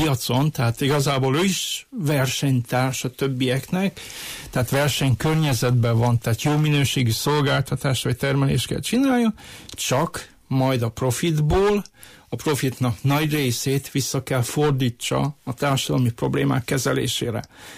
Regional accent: Székely Land, Romania; ami szomorú számomra székelyföldiként, hogy azért nagyon le vagyunk maradva a Hargita Maros Kovászna a számok tükrébe

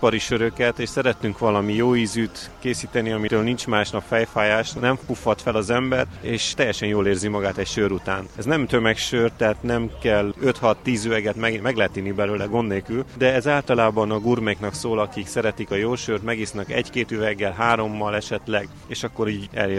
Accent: Cluj-Napoca, Cluj County, Romania; és Kolozsvárról jöttem.

